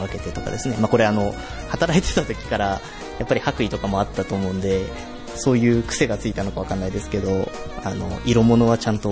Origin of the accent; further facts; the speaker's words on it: Chita, Aichi, Japan; now in Toyohashi, Japan; なんとなくこう愛知県の中でずっと過ごしてまいりました。